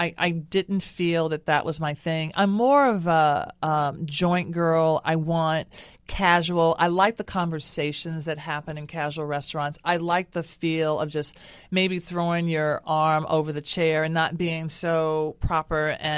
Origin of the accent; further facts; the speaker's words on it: Nashville, Tennessee, United States; is very much a love letter to my hometown of Nashville.